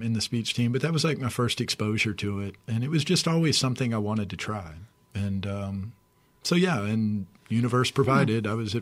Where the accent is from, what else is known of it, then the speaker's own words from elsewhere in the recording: Lake Charles, Louisiana, United States; I grew up in Lake Charles, Louisiana.